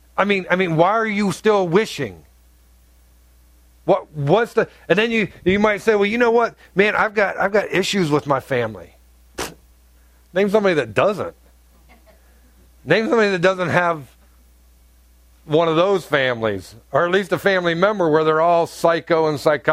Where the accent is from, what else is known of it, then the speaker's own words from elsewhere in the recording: Ohio, United States; This is when I lived in North Carolina. She lived in Ohio. We're originally from Ohio